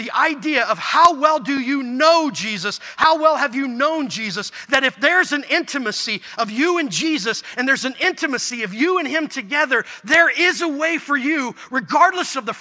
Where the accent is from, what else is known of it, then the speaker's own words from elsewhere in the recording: Indiana, United States; because we're from Indiana, we have this spiritual gift of eavesdropping, right? That's kind of it's a spiritual gift we get here in Indiana.